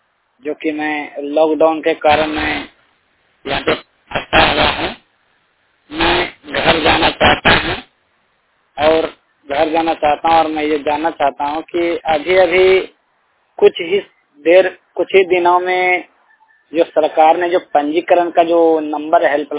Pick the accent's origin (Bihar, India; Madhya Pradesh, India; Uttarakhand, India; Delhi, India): Bihar, India; मैं भागलपुर डिस्ट्रिक्ट बिहार का रहने वाला हूँ।